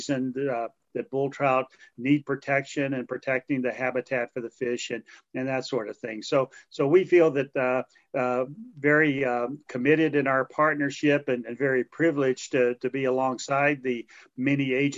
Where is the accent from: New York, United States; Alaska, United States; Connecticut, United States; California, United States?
Alaska, United States; Yeah, I've started my career in Alaska. I was born and raised in right outside of Anchorage, and I worked kind of a 15-year career up there.